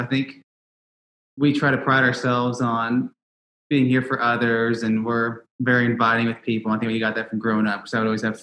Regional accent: Auburn, Illinois, United States; I'm originally from Auburn, Illinois.

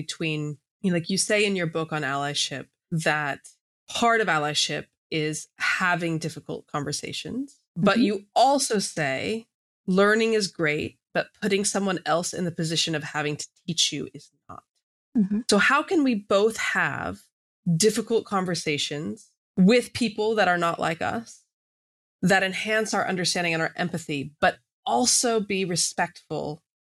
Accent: California, United States; Growing up in California, quite politically aware

